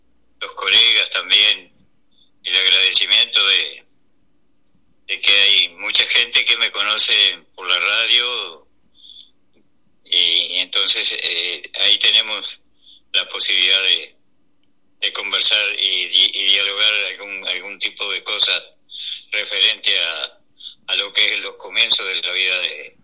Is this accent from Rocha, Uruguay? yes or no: yes; Velázquez, Rocha, Uruguay; O sea, soy oriundo de Velázquez.